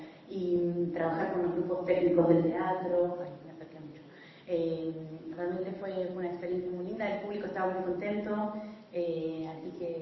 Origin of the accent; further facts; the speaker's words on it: San Martín, Buenos Aires Province, Argentina; born there; San Martín, que es donde nací yo, en Buenos Aires